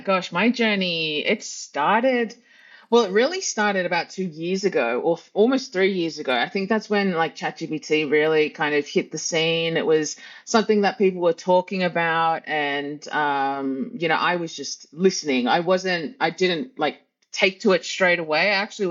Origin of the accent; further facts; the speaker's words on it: Australia; now in Italy; I'm an Australian living in Italy.